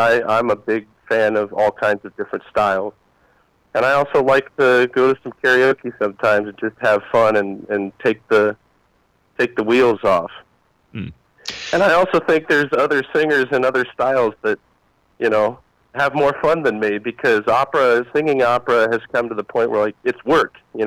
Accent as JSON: {"language": "English", "town": "Marion", "region": "Ohio", "country": "United States", "tie": "born or raised there", "said": "I would love to find ways to get involved with my hometown, because a lot of people don't realize that, you know, that aren't from Marion. Marion has a fantastic arts community."}